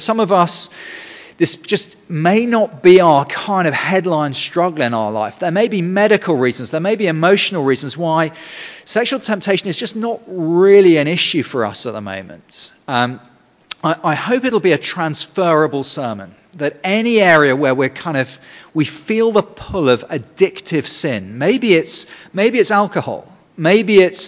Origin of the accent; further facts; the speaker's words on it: England, United Kingdom; it's not just that we're English and we kind of feel a bit awkward talking about sex.